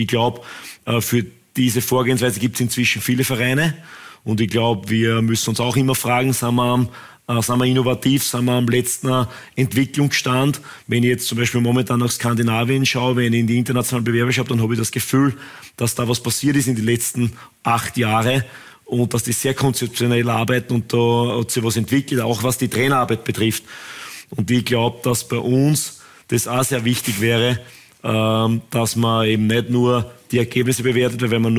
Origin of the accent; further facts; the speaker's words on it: Austria; Und dann müssen wir als Österreicher uns auch fragen